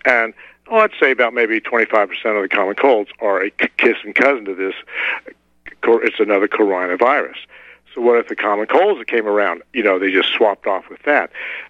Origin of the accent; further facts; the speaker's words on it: Atlanta, Georgia, United States; You know, when I was growing up in Atlanta, we called it the Communicable Disease Center.